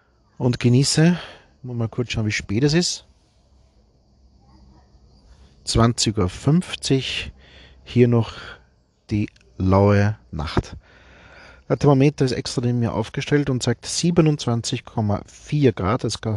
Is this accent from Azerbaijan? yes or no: no; Guntramsdorf, Lower Austria, Austria; Von meinem Heimatort Guntramsdorf im Süden von Wien fährt man bis Trogir mit 2, vielleicht 3 Pausen auf der Autobahn.